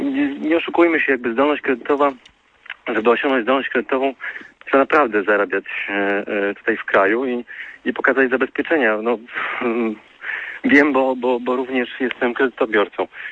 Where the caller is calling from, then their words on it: Warsaw, Masovian Voivodeship, Poland; z Warszawy.